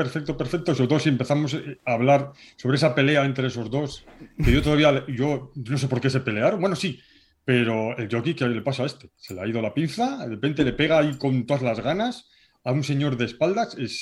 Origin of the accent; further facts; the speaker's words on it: Sestao, Basque Country, Spain; yo en realidad yo soy de Sestao. Entonces yo toda mi vida he sido en Sestao, en uno de los maravillosos pueblos de la margen izquierda de Bilbao.